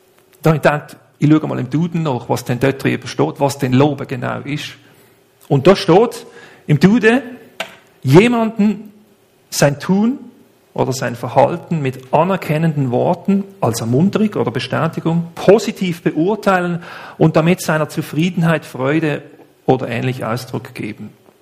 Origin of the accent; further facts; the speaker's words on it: Basel, Basel-Stadt, Switzerland; Bei uns in Basel ist es zumindest so, wenn man unterwegs ist, draussen, dann begegnet einem Musik eigentlich auf Schritt und Tritt.